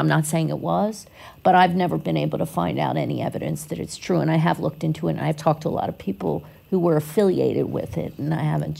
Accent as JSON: {"language": "English", "town": "Philadelphia", "region": "Pennsylvania", "country": "United States", "tie": "born or raised there", "said": "Like I said, I grew up in Philly"}